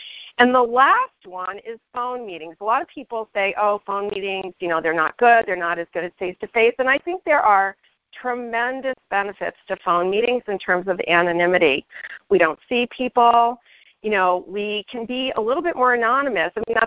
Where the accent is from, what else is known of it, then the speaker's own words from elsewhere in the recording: New York, United States; And I come from New York, and when you meet somebody in New York, in the circles that I was in, it's like, where did you go and who do you know?